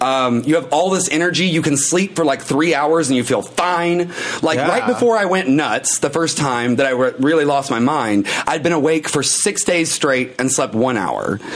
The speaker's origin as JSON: {"language": "English", "town": "Harriman", "region": "Tennessee", "country": "United States", "said": "I tell people I'm from Knoxville, but where I'm originally from is Harriman, Tennessee / Midtown / Kingston, which we generally all refer to as Roane County."}